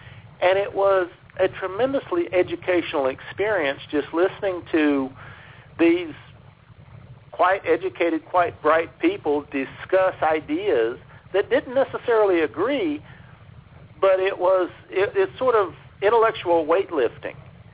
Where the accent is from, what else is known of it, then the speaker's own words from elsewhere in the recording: California, United States; born there; I was born in California, by the way.